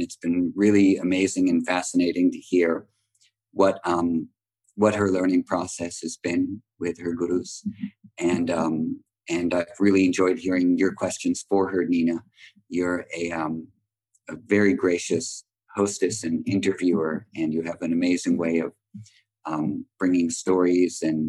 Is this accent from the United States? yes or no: no; Mysore, Karnataka, India; By the way, I'm from Mysore, so I'm you know, basically South Indian like you guys.